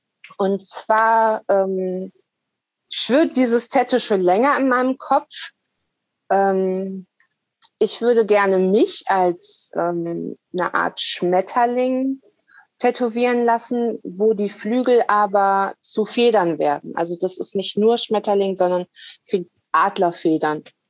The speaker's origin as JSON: {"language": "German", "region": "Lower Saxony", "country": "Germany", "tie": "born there", "said": "Also Niedersachsen ist ja mein Geburtsort."}